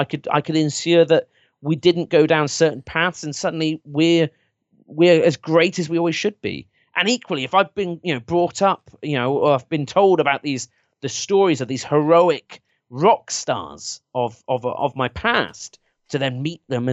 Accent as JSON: {"language": "English", "region": "England", "country": "United Kingdom", "said": "It's kind of like me as an English guy wanting to try and get the empire back together."}